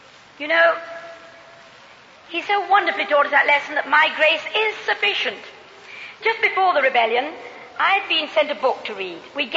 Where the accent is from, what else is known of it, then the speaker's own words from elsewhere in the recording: Ireland; I come from Ireland.